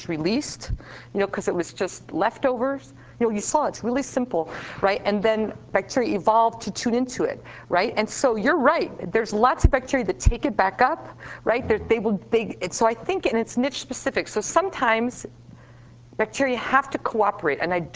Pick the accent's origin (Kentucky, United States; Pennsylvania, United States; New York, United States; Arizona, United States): New York, United States; I'm from New York, so this was our Christmas card this year that we made.